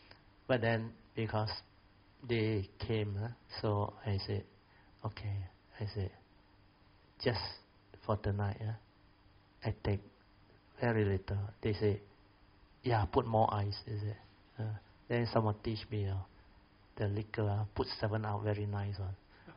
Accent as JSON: {"language": "English", "town": "Alor Setar", "region": "Kedah", "country": "Malaysia", "tie": "born or raised there", "said": "And I was sent to Penang, where my hometown is in Alostar."}